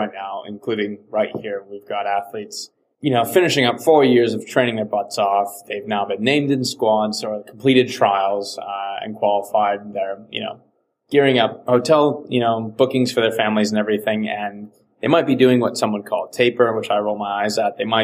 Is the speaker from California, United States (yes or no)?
no; Boston, Massachusetts, United States; Today we're calling across to my hometown with Carl Valley in Boston, Massachusetts.